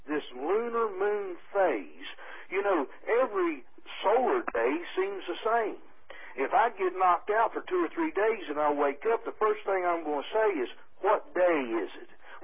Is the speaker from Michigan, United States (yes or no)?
no; Ohio, United States; You know, I come down here from Ohio. … I was born April 6, 1958.